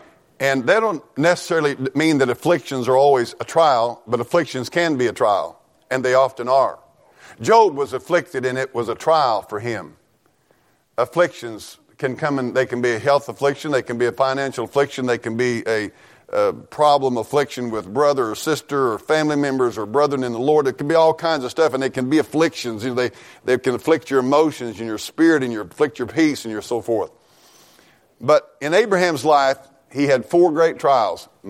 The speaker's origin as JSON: {"language": "English", "town": "Norwood", "region": "Missouri", "country": "United States", "tie": "born or raised there", "said": "Now, I was born in Mountain Grove, raised south of town here, went to school right over here. I mean, I've been right here in Norwood all my life."}